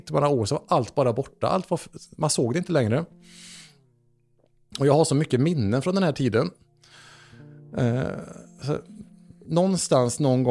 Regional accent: Trollhättan, Västra Götaland County, Sweden; Och jag växte upp i Trollhättan där man brände ner en moské.

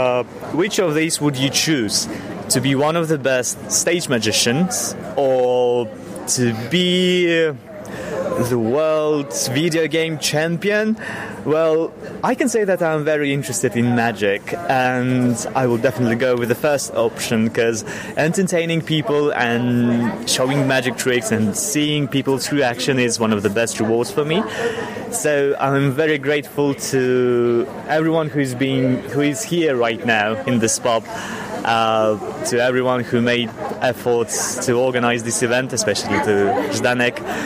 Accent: Kazakhstan; I'm from Kazakhstan.

